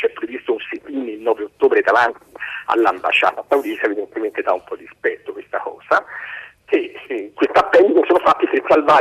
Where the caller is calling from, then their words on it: Scandicci, Tuscany, Italy; Siamo da Scaldici, in provincia, sì, di Firenze.